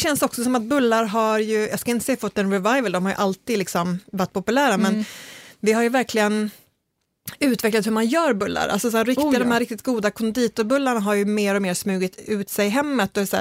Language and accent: Swedish; Skåne, Sweden; för mig som är skåning så är det definitivt Norrland